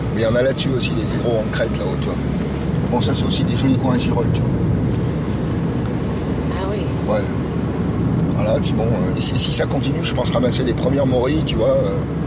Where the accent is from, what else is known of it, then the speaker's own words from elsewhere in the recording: Saint-Julien, France; je suis de Saint-Julien. J'ai 25 ans à Villars et 25 ans à Saint-Julien